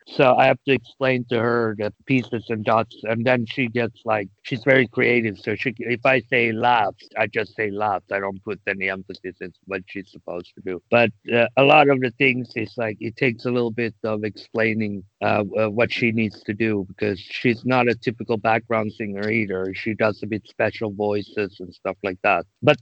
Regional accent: Sweden; We grew up with metal, all three of us, since I'm from Sweden

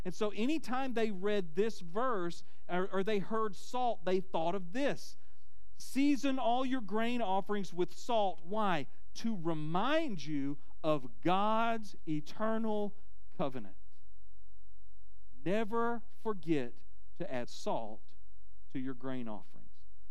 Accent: Panama City, Florida, United States; Look, I'm from Florida. I grew up in Panama City, you know, there at the beach

